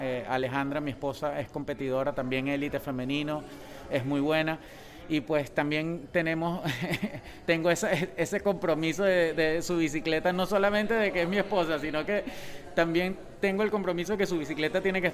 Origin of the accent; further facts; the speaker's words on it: Venezuela; moved away; also born or lived in Peru; nosotros somos la otra cara de este grupo de venezolanos. Sin embargo, yo nací aquí en Perú. Yo nací aquí en Perú y a los 5 años me fui para Venezuela.